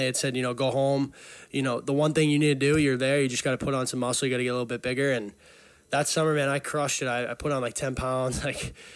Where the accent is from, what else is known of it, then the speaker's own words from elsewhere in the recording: Burlington, Massachusetts, United States; Yeah, I grew up in Burlington, Mass, 22.